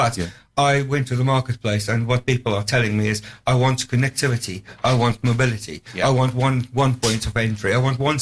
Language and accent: English; South Africa; moved away; As everyone can hear, I'm South African for my sins. I've been in this country probably about 16 years.